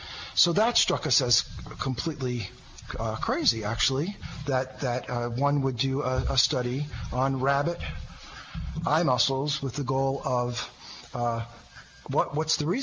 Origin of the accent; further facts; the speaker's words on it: Rancho Mirage, California, United States; is here right in my hometown, which is, you know, in the Southern California Coachella Valley Desert, and we are in Rancho Mirage, California